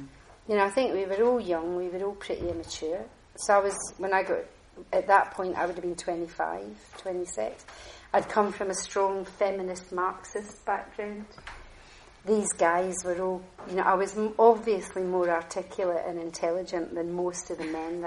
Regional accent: Glasgow, Scotland, United Kingdom; And I'm Glaswegian. So that's abrasive, you know.

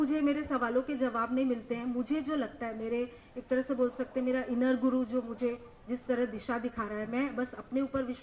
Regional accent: Chhattisgarh, India; मैं बिहार की हूँ लेकिन मेरा जन्म पढ़ाई सब छत्तीसगढ़ जो मध्य प्रदेश का एक स्टेट है वहाँ पर हुआ और मैं एक हिंदू घराने से बिलोंग करती हूँ.

